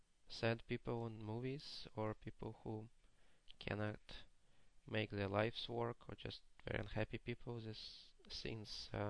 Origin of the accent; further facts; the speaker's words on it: Russia; So I was growing up in Russia when it was a kind of a Great Depression there.